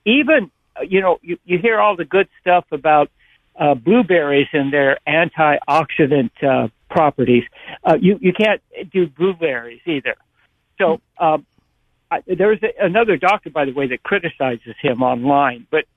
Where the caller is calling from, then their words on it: Santa Cruz, California, United States; I'm calling from Santa Cruz.